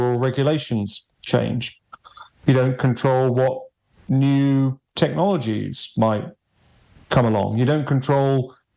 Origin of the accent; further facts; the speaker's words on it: England, United Kingdom; moved away as an adult; now in Los Angeles, United States; You know, I never lived more than 20 miles from where I was born. And I grew up in the English countryside pretty much. And then moved to Los Angeles, which was a bit of a shock.